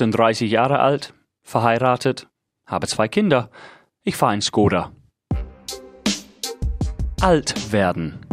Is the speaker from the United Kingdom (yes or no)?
yes; England, United Kingdom; German is a second language; Scheiß drauf, ich bin Engländer.